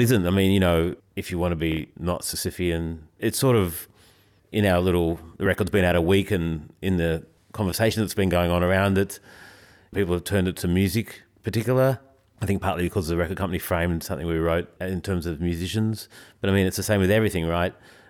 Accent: Melbourne, Victoria, Australia; I grew up in Melbourne, which is the third biggest Greek city in the world after Athens and Thessaloniki. And the area I grew up in was actually largely populated by Greeks.

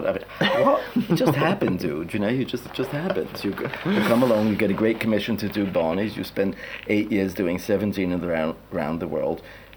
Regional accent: New York, United States; which for me as a kid growing up in New York were traditionally absolutely gorgeous shops.

